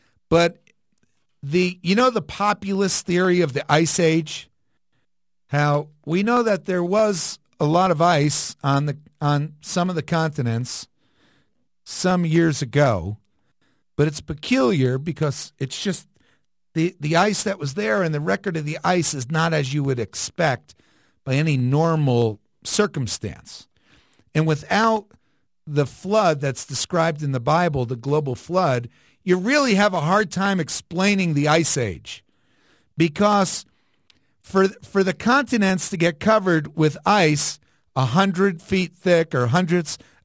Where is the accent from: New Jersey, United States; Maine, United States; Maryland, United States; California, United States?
New Jersey, United States; Prospect Park; I'm from New Jersey. I grew up in a tiny little town. It was a half a mile across. That's a little. Back east, they have thousands of little tiny towns that just formed by accident. And the town is called Prospect Park, New Jersey, right outside of Paterson, New Jersey